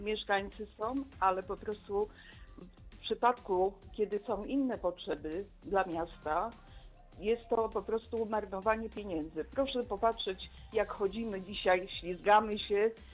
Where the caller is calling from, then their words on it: Łódź, Łódź Voivodeship, Poland; Jestem przeciwna temu jako łodzianka